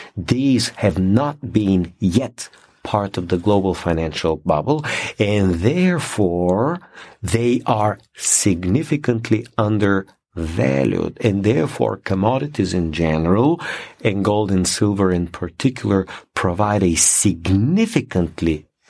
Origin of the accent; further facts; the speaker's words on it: Bulgaria; English is a second language; I've been calculating in my home country, Bulgaria